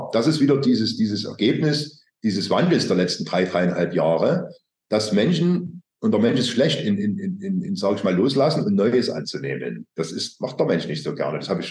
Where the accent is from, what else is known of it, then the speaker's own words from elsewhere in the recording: East Germany, Germany; ich bin in der DDR aufgewachsen